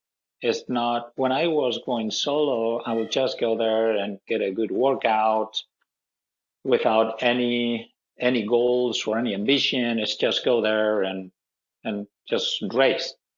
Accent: Barcelona, Catalonia, Spain; now in United States; Obviously I grew up in Barcelona, so I started to run there, and then I was introduced to cycling in Barcelona.

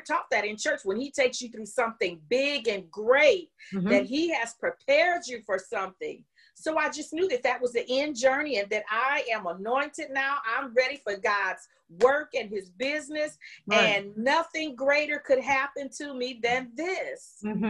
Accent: Indiana, United States; And I was from Indiana. I was just visiting in Chicago that weekend.

